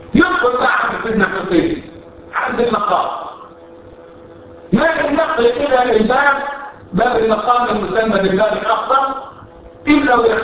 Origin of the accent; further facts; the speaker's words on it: Cairo, Cairo Governorate, Egypt; يصلي عندنا في القاهرة في مصر